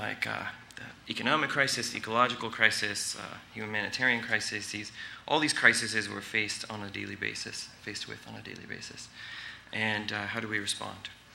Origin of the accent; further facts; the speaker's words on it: San Diego, California, United States; So we're from... We're from San Diego. We teach at UCSD